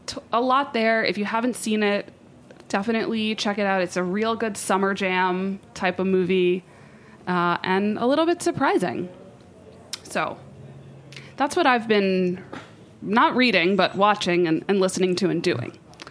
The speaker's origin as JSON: {"language": "English", "region": "New York", "country": "United States", "said": "as a New Yorker, it was great to see, you know, New York shown and referenced in that way."}